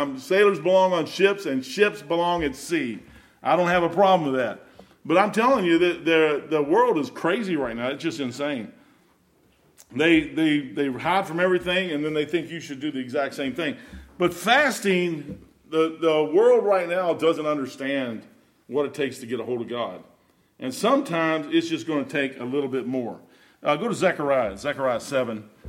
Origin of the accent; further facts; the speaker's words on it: United States; I'm American through and through, true blue.